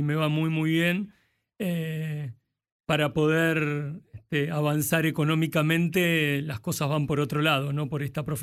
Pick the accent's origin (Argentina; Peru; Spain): Argentina; Buenos Aires; born there; also born or lived in various places; nací en Cava, en Ciudad Autónoma, y después viví por muchos lugares.